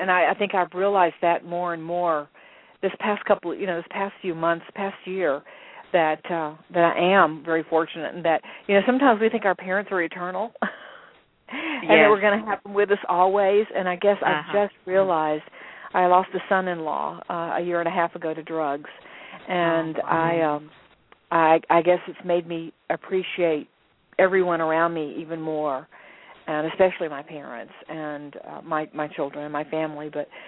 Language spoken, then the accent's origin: English; Birmingham, Alabama, United States; moved away as an adult; now in Atlanta, United States; And I had moved from my hometown in Birmingham, Alabama. I was the reigning Mrs. Alabama, 1984.